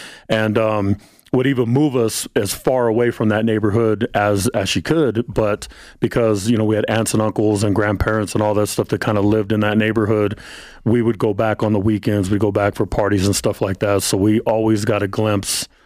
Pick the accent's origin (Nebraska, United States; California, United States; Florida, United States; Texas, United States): California, United States; Fresno; Originally from Fresno, California. It's a little no-name town in the middle of nowhere.